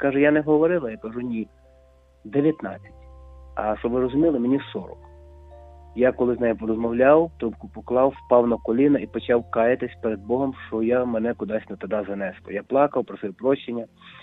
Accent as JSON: {"language": "Ukrainian", "town": "Lviv", "region": "Lviv Oblast", "country": "Ukraine", "said": "Я зі Львова."}